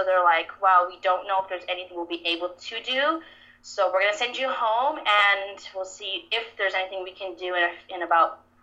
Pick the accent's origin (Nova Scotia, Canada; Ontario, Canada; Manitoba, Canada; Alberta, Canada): Alberta, Canada; Calgary; So I we're from Calgary, and even though we're a major city, the States is like this too.